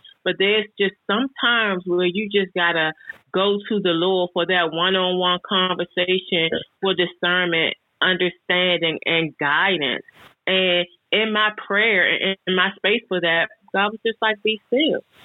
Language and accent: English; Fort Washington, Maryland, United States; from Fort Washington, Maryland.